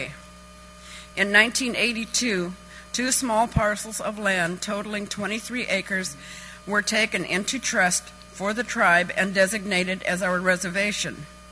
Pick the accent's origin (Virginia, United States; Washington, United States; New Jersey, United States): Washington, United States; I grew up on the Sewattle River on a trust allotment